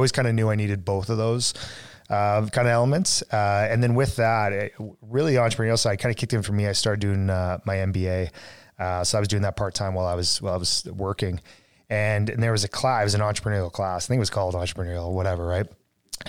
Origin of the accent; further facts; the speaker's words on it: Edmonton, Alberta, Canada; I grew up in West End, Edmonton.